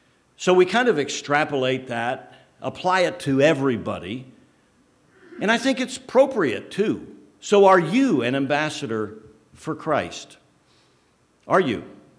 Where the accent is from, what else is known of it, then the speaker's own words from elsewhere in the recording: United States; I had the privilege as a young person of growing up near Washington, D.C.